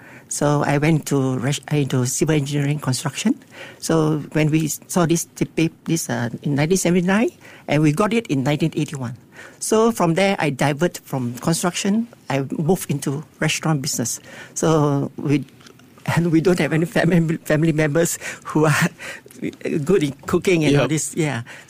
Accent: Sembawang, North Region, Singapore; So I grew up in Sembawang near to the hot spring.

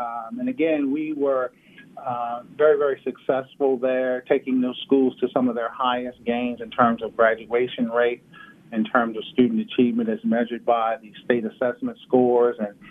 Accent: Baltimore, Maryland, United States; It's great to be back in my hometown.

